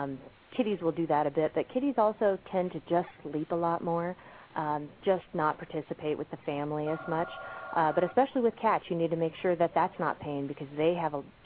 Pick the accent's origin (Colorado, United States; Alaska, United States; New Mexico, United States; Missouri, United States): Colorado, United States; Colorado Springs; I was raised in Colorado Springs. My mother worked for the zoo.